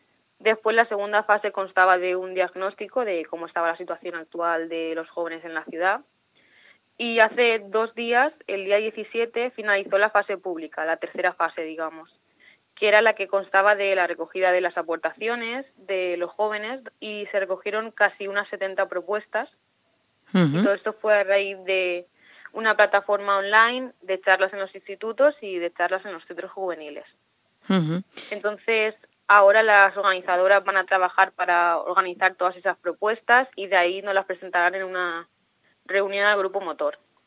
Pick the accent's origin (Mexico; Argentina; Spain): Spain; Elche, Valencian Community; Y yo pertenezco a una pedanía de Elche, a la Marina.